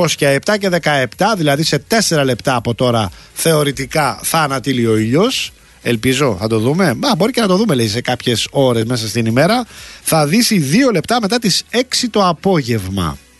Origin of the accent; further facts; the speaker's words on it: Rafina, Attica, Greece; η πατρίδα μου πολύ διάσημη βλέπω έχει γίνει. Όλο πλάνα από τη Ραφίνα βλέπω σε διάφορα τηλεοπτικά κανάλια.